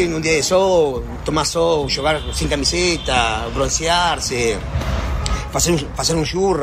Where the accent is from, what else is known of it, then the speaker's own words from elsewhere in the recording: Argentina; tenho 53 anos e, bom, isso aí, sou argentino.